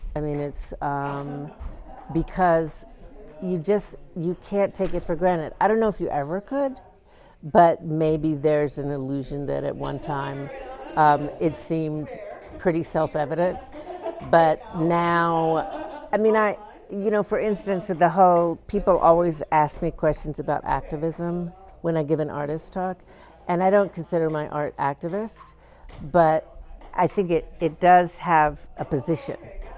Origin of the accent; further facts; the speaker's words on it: Atlanta, Georgia, United States; now in Chicago, United States; I'm an artist and writer and educator. I live in Chicago, but I'm from the Southeast. I'm from Atlanta, Georgia.